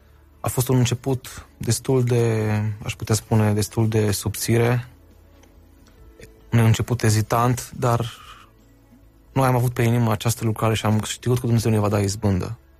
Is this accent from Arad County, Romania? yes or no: yes; Arad, Arad County, Romania; moved away as an adult; now in Timișoara, Romania; În urmă cu aproximativ 3 sau 4 ani am plecat din Arad în Timișoara pentru a urma cursurile facultății politehnice